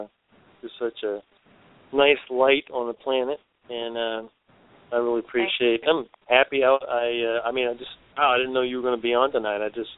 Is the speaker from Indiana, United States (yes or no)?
no; Richmond, Virginia, United States; it's cool you're going to Richmond, Virginia. That's my hometown. I'll be sure to let my sisters know you're coming so they can go see you.